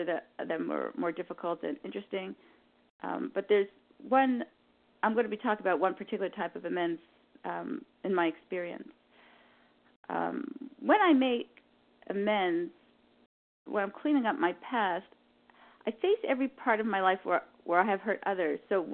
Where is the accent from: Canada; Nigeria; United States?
Canada; I'm from Canada, and I'm a recovered compulsive overeater.